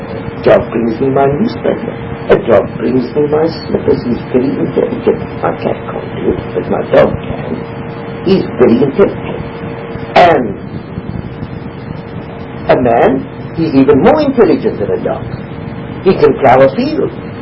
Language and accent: English; South Africa; moved away; also born or lived in England, United Kingdom / Lithuania, Lithuania; I come from South Africa. I came to live in England.